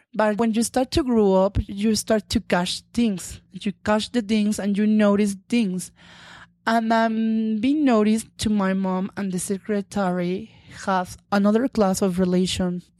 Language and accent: English; Mexico City, Mexico; English is a second language; now in Yucatan, Mexico; And I moved to Yucatan when we had 15 years. For me, it was, oh my God, we moved from Mexico City. In this state, in Yucatan, nobody knows me.